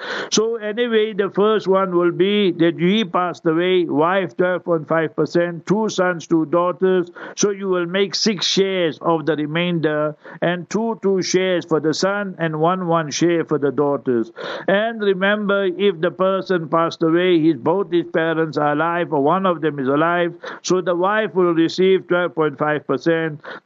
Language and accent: English; South Africa; I was a very young boy, Walter. I grew up in South Africa. I'm born in South Africa.